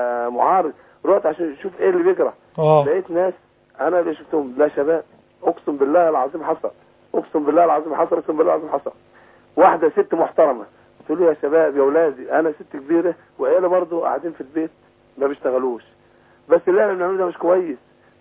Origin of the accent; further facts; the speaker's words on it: Egypt; انا سافرت بره كانوا بيغيروا مننا ان احنا مصريين